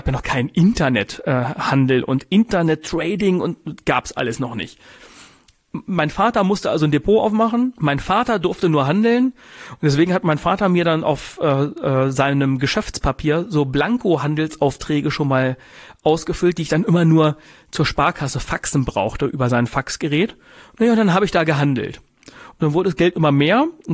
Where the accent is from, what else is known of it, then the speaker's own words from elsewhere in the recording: Gifhorn, Lower Saxony, Germany; ich komme aus Gifhorn, ich bin jetzt extra angereist.